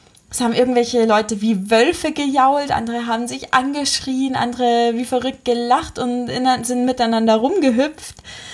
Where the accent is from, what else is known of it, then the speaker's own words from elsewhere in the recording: Munich, Bavaria, Germany; In München zum Beispiel, wo ich herkomme